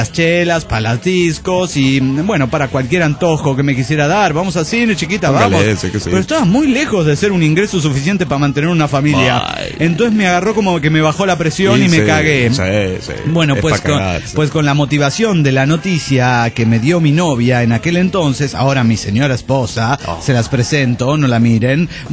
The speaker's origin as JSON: {"language": "Spanish", "region": "Mexico City", "country": "Mexico", "said": "Hola, ¿cómo están, amigos? … del DF mexicano."}